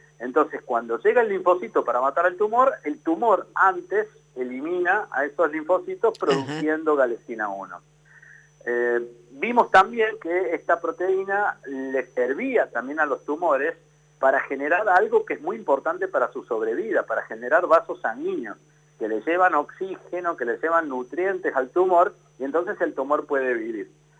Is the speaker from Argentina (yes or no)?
yes; Córdoba, Argentina; yo soy cordobés y nací en Córdoba, hice mi carrera en la universidad, en la Facultad de Ciencias Químicas de la Universidad Nacional de Córdoba, tanto mi carrera de bioquímico como el doctorado en Ciencias Químicas